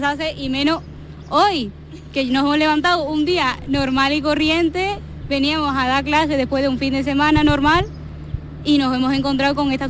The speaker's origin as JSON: {"language": "Spanish", "town": "Seville", "region": "Andalusia", "country": "Spain", "said": "Nosotras venimos desde la parte sur de Sevilla"}